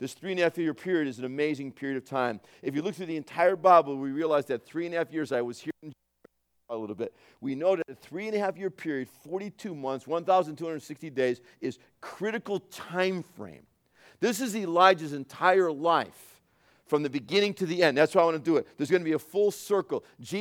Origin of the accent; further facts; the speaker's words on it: United States; I love being an American, but the truth is, though, even though I love my country and I love my Italian and I love my French races, I love all this about my family